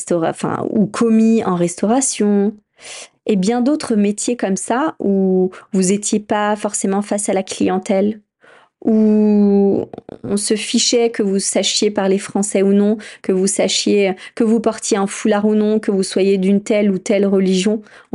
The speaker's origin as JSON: {"language": "French", "country": "France", "said": "je suis française."}